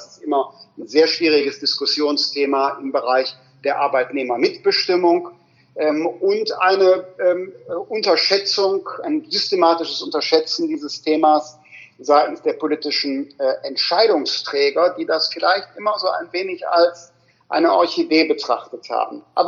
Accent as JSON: {"language": "German", "region": "Rhineland", "country": "Germany", "said": "Ich bin ja Rheinländer."}